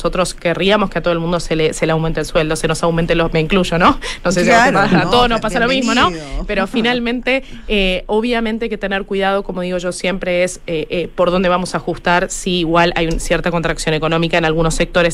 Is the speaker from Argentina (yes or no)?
yes; Argentina; moved away; se dieron cuenta que soy argentina, pero hace 10 años que estoy acá